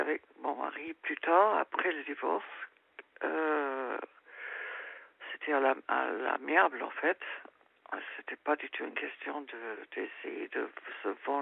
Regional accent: United Kingdom; French is a second language; now in France; je suis anglaise, on s'est rencontrés à Londres. Et on est parti en Asie.

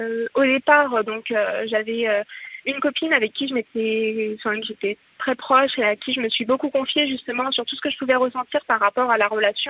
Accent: Noiseau, Île-de-France, France; Alors, j'ai 22 ans et je viens de Noiseau.

